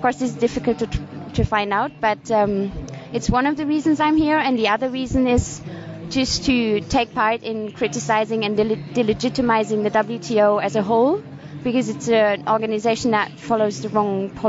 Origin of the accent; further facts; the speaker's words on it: Germany; I'm from Germany, and the whole German economy is totally based on the world market.